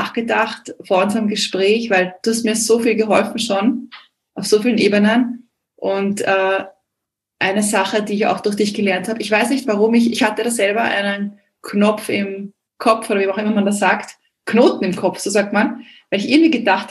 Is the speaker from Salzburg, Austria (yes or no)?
no; Vienna, Austria; ich bin Wienerin